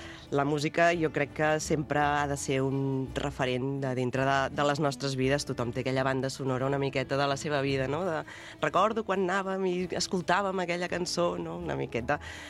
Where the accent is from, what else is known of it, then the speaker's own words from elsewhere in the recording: Sant Pau d'Ordal, Catalonia, Spain; Jo soc de Sant Pau d'Ordal